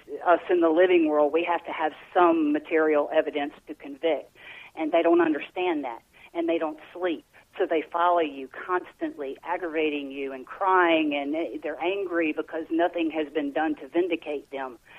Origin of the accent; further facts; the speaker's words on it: Mississippi, United States; now in Louisiana, United States; I was raised down here in the Deep South. Part of my youth was in Mississippi. I'm in Louisiana now, Southeast Louisiana.